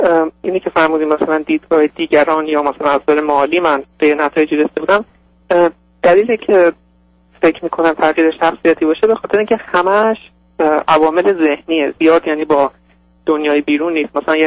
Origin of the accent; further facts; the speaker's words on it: Iran; moved away as an adult; now in United States; من 25 سال دارم و حدود 2.5 سالی که از ایران به آمریکا آمدم